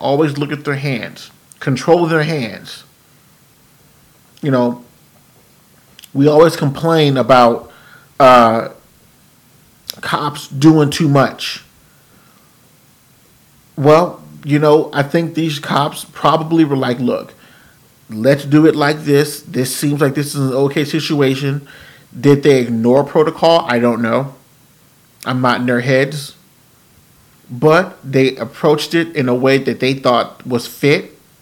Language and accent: English; West Coast, United States; I didn't. I grew up on the West Coast. I'm not used to stuff like this.